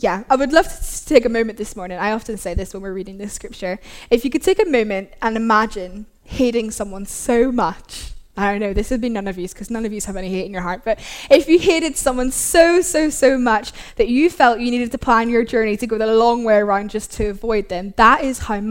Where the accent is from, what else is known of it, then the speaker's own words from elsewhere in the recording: Derry, Northern Ireland, United Kingdom; accent: Derry twang; You might hear a bit of a twang in my accent. That's because I'm from a place called Derry in Ireland.